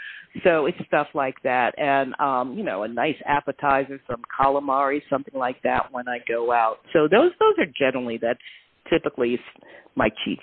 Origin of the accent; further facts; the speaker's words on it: United States; That's my heritage. I am Jamaican.